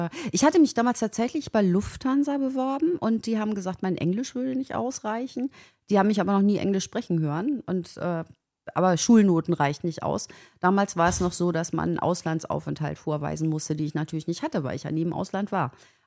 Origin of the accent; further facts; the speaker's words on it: Kappeln, Schleswig-Holstein, Germany; Ich komme ja aus Kappeln an der Schlei, ist so ein kleiner Ort an der Ostsee quasi.